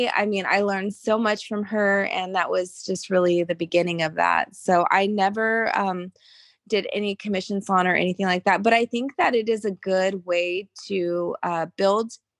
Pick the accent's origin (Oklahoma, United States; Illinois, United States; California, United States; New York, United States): California, United States; Sacramento; also born or lived in Georgia; because I lived in Georgia at the time. And so I, came back home to California and I'm from Sacramento.